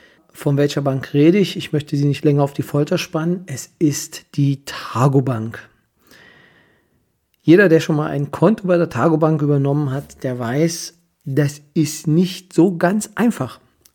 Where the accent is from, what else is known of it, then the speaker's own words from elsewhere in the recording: Kyritz, Brandenburg, Germany; weil ich selber, wie die meisten wissen, bin aus Küritz.